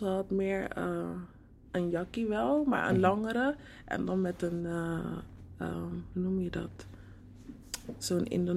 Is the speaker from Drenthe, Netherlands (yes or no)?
no; Rotterdam, South Holland, Netherlands; Ik kom uit Rotterdam.